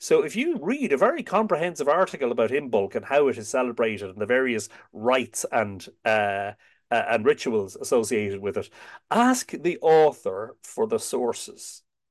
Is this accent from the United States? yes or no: no; Ireland; So we resisted, we being the Irish, we resisted writing things.